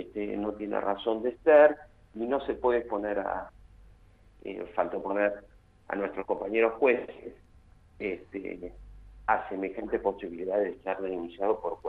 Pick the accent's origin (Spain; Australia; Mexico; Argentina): Argentina; vivo en Río Negro, tengo el interés legítimo como argentino de acceder a un lago